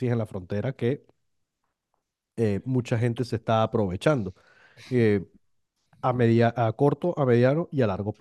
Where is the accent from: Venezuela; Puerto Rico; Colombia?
Venezuela; moved away; como venezolano lo digo, yo también salí corriendo de mi país